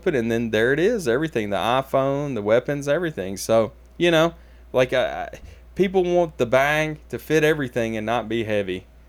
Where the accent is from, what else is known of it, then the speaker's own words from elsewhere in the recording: Nashville, Tennessee, United States; I mean, so I grew up in Woodbine on the south side of Nashville.